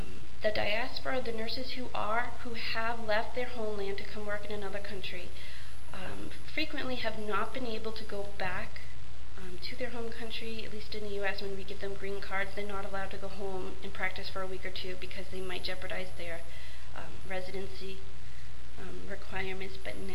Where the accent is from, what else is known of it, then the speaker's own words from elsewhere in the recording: Providence, Rhode Island, United States; This is a picture of my hometown, Providence, Rhode Island.